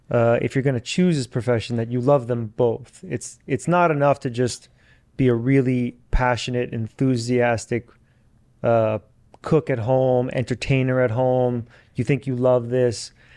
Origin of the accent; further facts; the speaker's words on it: Queens, New York, United States; he was from Westchester, I was from Queens.